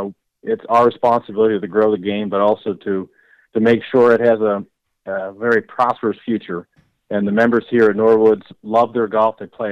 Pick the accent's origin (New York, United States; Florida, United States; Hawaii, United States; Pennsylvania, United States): Pennsylvania, United States; Pittsburgh; now in St. Louis, United States; Everyone's asked me how much I've loved the city and how it compares to where I grew up in Pittsburgh, and the two cities are eerily similar.